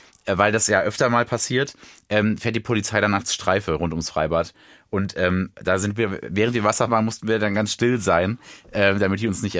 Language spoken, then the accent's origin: German; Hesse, Germany; es gibt ja jetzt auch Ferien bei uns in Hessen